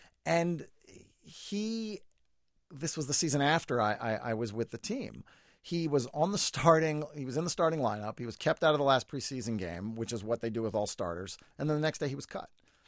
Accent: New York, United States; I grew up in New York. I was a fan of the Giants.

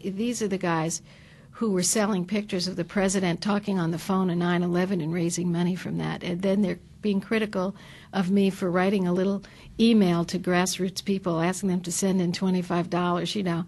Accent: Brooklyn, New York, United States; I grew up in Brooklyn, New York, and it was a place where you were told very clearly that, A, you had to be tough and strong, you know, because that's how people were then.

